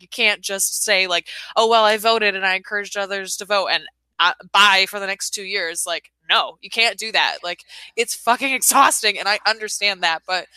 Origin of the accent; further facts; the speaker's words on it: Michigan, United States; are from Michigan, and there was a time where I was like, I personally will not get married until my home state can do that because my dad is gay and lives there.